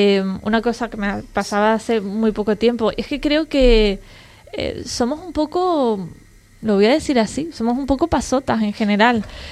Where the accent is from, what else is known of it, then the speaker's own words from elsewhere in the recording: Canary Islands, Spain; Esos conocimientos que deberíamos tener como canarios y canarias, como majoreras, pero que todavía pues no tenemos.